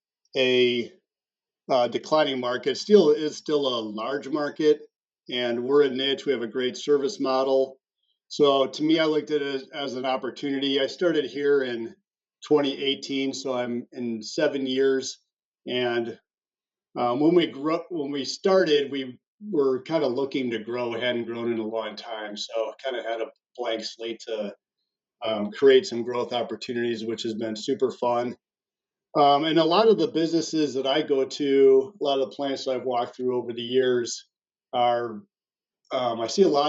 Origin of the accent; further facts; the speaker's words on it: Milwaukee, Wisconsin, United States; As far as me and how I got here, I'm from Milwaukee, started in sales in 1991